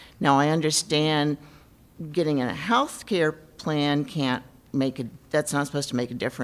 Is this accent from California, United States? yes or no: yes; Berkeley, California, United States; from Berkeley, and I've had my gene sequenced